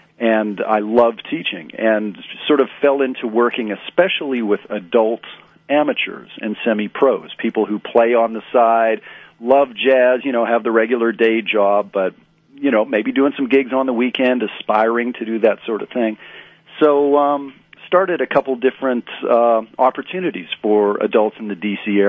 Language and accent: English; Canada; So I'm originally from Canada